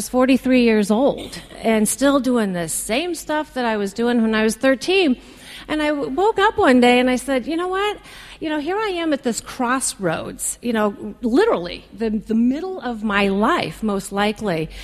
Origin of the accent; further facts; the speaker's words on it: Midwest, United States; I grew up in the Midwest, started drinking when I was 13